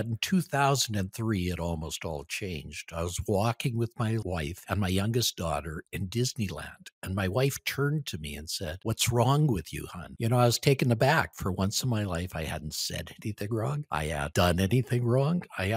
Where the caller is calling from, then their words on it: Edmonton, Alberta, Canada; I'm joining you from Edmonton, Alberta, Canada, which is just the other side of the Rocky Mountains up here in the cold north